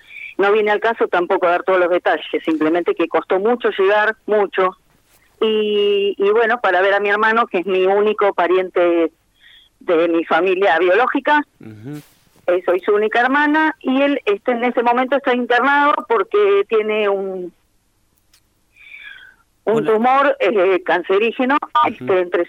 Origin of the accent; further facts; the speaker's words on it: San Fernando, Buenos Aires Province, Argentina; yo soy de San Fernando, de zona norte de la provincia de Buenos Aires.